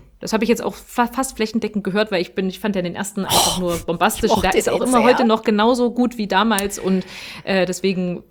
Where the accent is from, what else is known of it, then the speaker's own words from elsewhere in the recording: Mühlhausen, Thuringia, Germany; ich komme ja nun aus Mühlhausen.